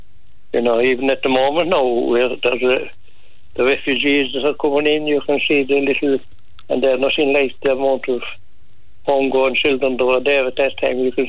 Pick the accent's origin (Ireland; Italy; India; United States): Ireland; Ballylongford, Munster; I grew up in Ballylongford. My father and mother had a shop there